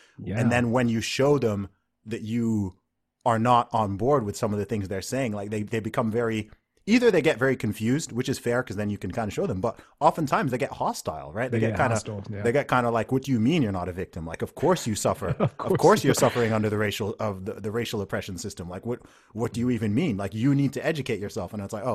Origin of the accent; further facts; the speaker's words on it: Saudi Arabia; I grew up in the Middle East in Saudi Arabia.